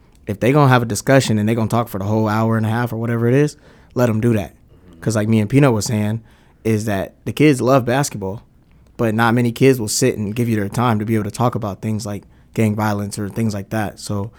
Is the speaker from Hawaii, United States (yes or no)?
no; White Center, Washington, United States; also born or lived in California; So I was born in California, mm-hmm. but then I grew up in White Center. So I spent my whole life pretty much out there, about 20 years.